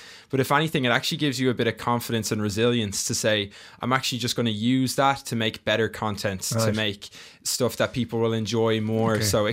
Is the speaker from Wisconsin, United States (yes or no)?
no; Lusk, Wyoming, United States; I grew up in Lusk